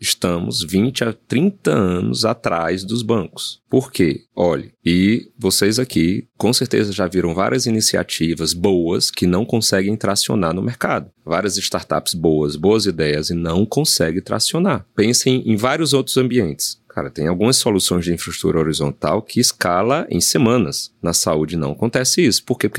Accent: Ceará, Brazil; lá no Ceará, onde eu fui criado

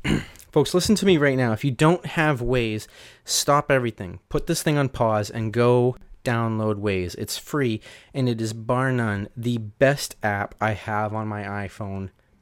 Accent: New England, United States; We're all from New England.

